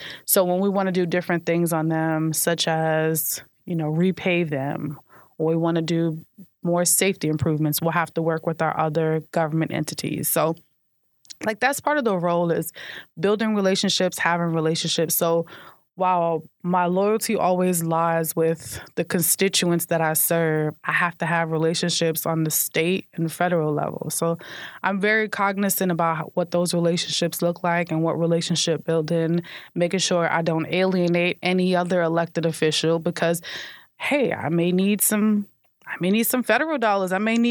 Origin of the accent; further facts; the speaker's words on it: Brooklyn, New York, United States; now in Orlando, United States; And so I guess for me, coming, like being born and raised in Brooklyn, it's like I live in a different space.